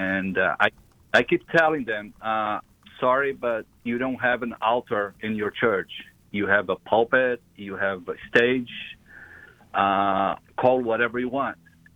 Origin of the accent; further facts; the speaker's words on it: Brazil; Okay, so I'm from South America. I'm from Brazil.